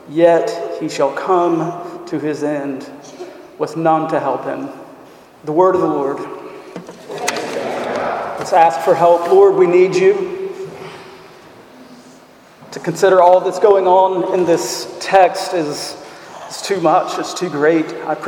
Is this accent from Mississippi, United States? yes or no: yes; Mississippi, United States; I grew up in Mississippi. That's where I was born. I've known about the Delta my whole life.